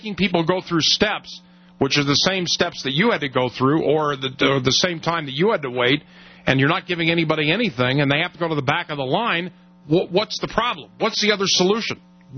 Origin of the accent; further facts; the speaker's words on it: California, United States; When I was growing up in the California schools, you had to take either Spanish or French.